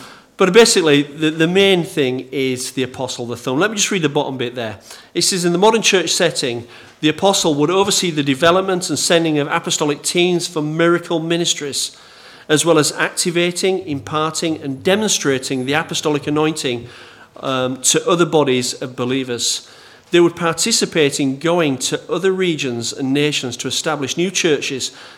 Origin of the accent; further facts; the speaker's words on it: Bradford, Yorkshire and the Humber, United Kingdom; Normally, if I say I'm from Bradford, if people know anything about Bradford